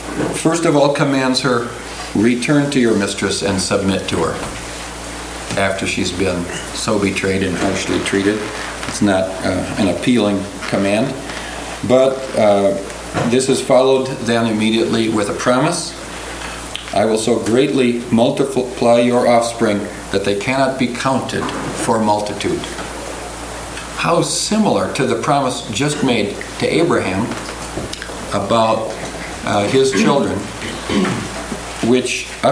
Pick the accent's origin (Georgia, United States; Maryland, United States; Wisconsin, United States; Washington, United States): Wisconsin, United States; when I was a youngster growing up in Wisconsin, the North Woods or the Boundary Waters